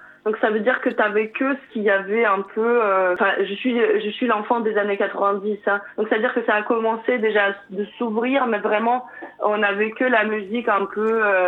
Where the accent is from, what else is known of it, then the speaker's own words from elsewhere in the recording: Siberia, Russia; now in France; moi, je suis venue en France en 2014 ou 2015, je me souviens pas. Donc, et sinon, avant, je viens de la Sibérie, de la Russie.